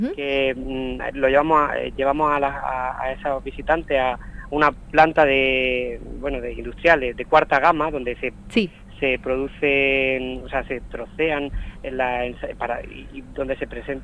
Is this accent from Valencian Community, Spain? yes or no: no; Pulpí, Andalusia, Spain; Mi reivindicación como pulpileño, como almeriense y como andaluz